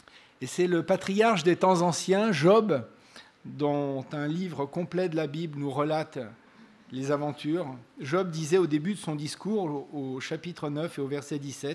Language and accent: French; Lyon, Auvergne-Rhône-Alpes, France; Chez nous, à Lyon, tous les 8 décembre, on a la fête des Lumières